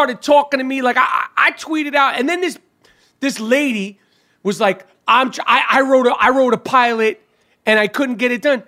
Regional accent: New York City, New York, United States; I'm true to this. We grew up in New York City.

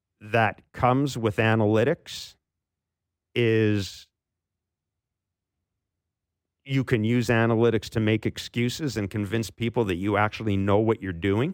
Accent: Morden, Manitoba, Canada; also born or lived in Kingston; Well, I was born in Kingston. Morden's my hometown, but I was born in Kingston.

